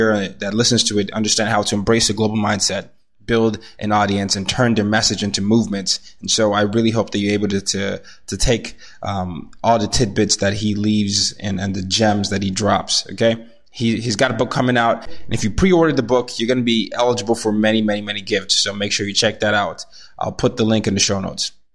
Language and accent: English; Lagos, Nigeria; he grew up in my hometown, Lagos, Nigeria.